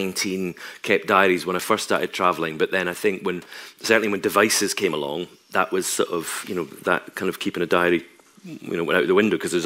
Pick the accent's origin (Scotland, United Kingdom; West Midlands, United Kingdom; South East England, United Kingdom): Scotland, United Kingdom; Tobermory; also born or lived in Dumbarton; Tobermory, that's my hometown, you know, is famously one of the most colourful towns in the world, especially when the sun's shining, if it shines. But, you know, to go from a housing estate in Dumbarton, which is really kind of all I could really remember about my life.